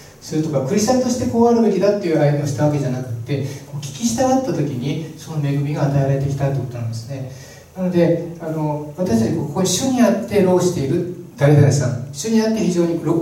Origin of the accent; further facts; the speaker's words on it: Nagano, Japan; moved away; 私はあの長野の田舎で育ってですね、農家で育って、ちょっと東京とかですね、都会に出てくるときに